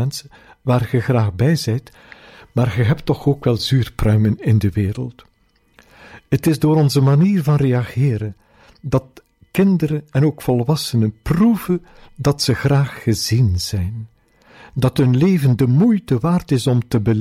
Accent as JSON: {"language": "Dutch", "region": "Flanders", "country": "Belgium", "said": "dan ga ik heel veel gebaren moeten gebruiken om als Vlaming door dat land te geraken."}